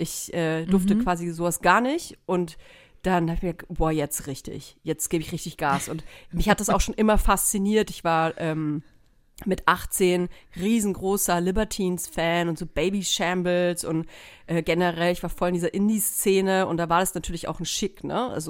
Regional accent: Nuremberg, Bavaria, Germany; born there; also born or lived in Munich; Ich bin ja in Nürnberg geboren.

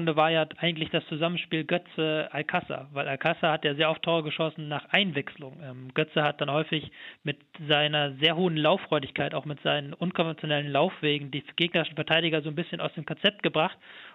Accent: Hamburg, Germany; Ich stamme aus Hamburg und man kriegt auch hier die Stimmung mit.

